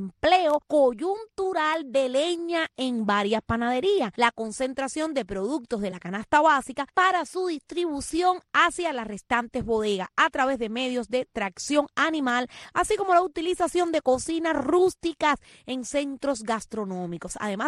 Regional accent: Cuba; Cada día son más, mucho más, los que me escriben desde allí, desde mi tierra, desde mi isla de Cuba

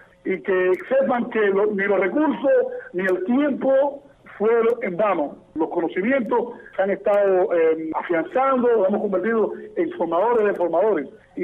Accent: Cuba; somos ciudadanos cubanos que se nos prohíbe el derecho a salir de nuestro país.

